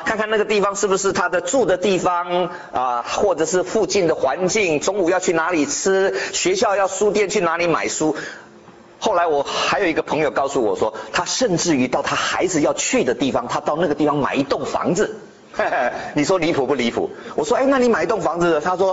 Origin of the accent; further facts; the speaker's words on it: China; 我们中国人见面的时候第一句话说什么啊？